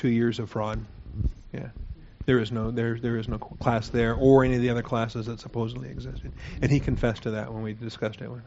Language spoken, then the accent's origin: English; Texas, United States; I said, hey, I'm from Texas.